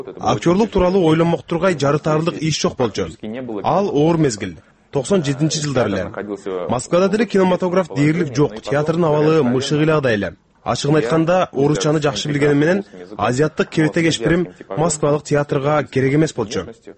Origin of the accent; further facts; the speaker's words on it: Chardzhou, Lebap Region, Turkmenistan; moved away; also born or lived in Bishkek, Kyrgyzstan / Uzbekistan / Tashkent, Uzbekistan; Мен Бишкекке төрөлгөм. Балалыгым Туркменистанда, Чаржоодо өткөн. Өспүрүм курагымда Өзбекистанда жашап, мектепти Быстровкадан бүттүм. Студенттик курагым Ташкентте өттү.